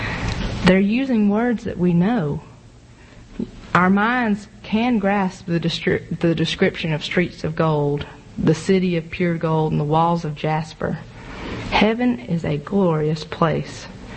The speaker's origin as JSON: {"language": "English", "town": "Collierville", "region": "Tennessee", "country": "United States", "tie": "born or raised there", "said": "we just usually say we're from Memphis because nobody knows where Collierville is."}